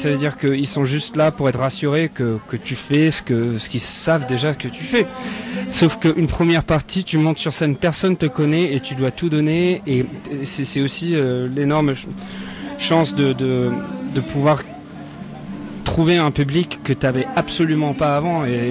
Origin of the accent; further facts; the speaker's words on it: Sweden; French is a second language; Déjà, faut le dire déjà aux gens qui écoutent que je viens de la Suède.